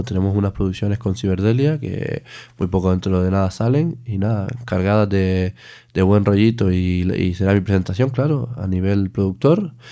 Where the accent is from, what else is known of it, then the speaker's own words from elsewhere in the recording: Canary Islands, Spain; yo soy de Gran Canaria, ¿vale?